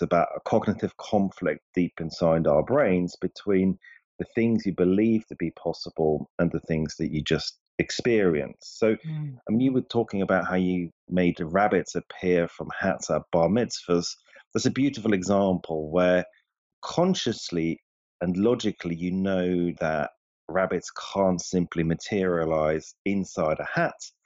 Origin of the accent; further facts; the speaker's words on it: Switzerland; English is a second language; moved away as an adult; now in London, United Kingdom; I grew up in Switzerland. I, at the age of 19, I moved to London to start my career, really, as a professional magician.